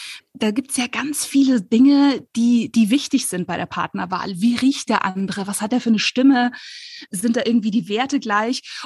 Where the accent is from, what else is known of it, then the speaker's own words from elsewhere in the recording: Landshut, Bavaria, Germany; Landshut ist ja auch meine Heimatstadt. Ich liebe, liebe, liebe diese Stadt.